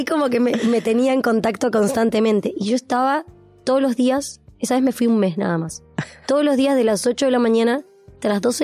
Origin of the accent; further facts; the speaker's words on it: Ramos Mejía, Buenos Aires Province, Argentina; also born or lived in Del Viso; Yo fui a 2 colegios. Hasta los 14 años fui al Ward en Ramos Mejía.